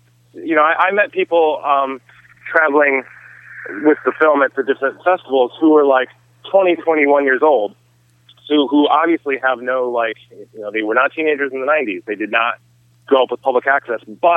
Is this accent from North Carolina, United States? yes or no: no; Michigan, United States; now in Los Angeles, United States; I love shooting in my home state, even though I live in LA.